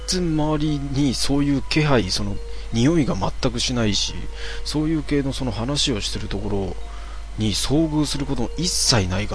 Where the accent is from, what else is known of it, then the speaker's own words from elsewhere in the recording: Kanagawa, Japan; 自分神奈川、普通に神奈川生まれで神奈川育ちですねずっと神奈川です